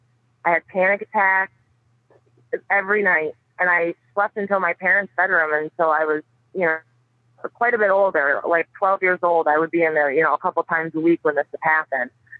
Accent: Pennsylvania, United States; I'm from Pennsylvania

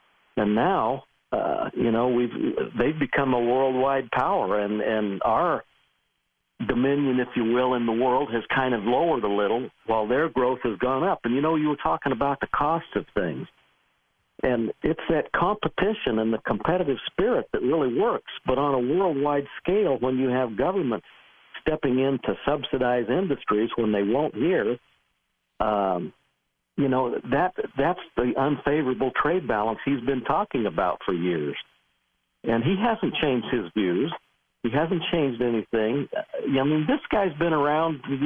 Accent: United States; You know, I'm an American. I think when this country does well, the rest of the country does well

